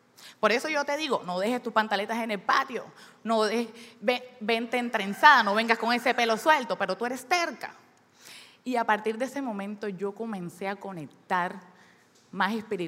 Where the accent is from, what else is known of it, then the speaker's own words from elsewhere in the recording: Barranquilla, Atlántico, Colombia; born there; Soy oriunda de San Basilio de Palenque porque mis abuelos nacieron aquí, mi mamá nació aquí. Yo nací en Barranquilla, pero soy palenquera, con otros papeles, pero soy palenquera.